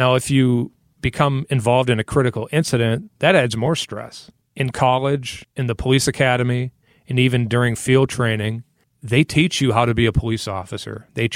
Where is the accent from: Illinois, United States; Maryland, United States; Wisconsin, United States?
Wisconsin, United States; Racine; I was born and raised in Racine. This was my dream job.